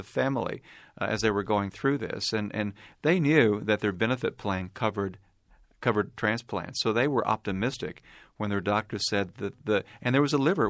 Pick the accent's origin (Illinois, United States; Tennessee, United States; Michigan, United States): Tennessee, United States; I'm from East Tennessee, which is a mountainous part of the state, and it's quite rural, and a lot of the counties and towns are remote.